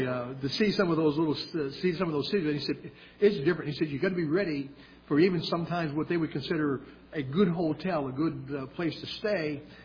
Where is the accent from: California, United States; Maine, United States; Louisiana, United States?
Maine, United States; We came from Maine, and we remember in those days old outhouses out there. We were growing up as kids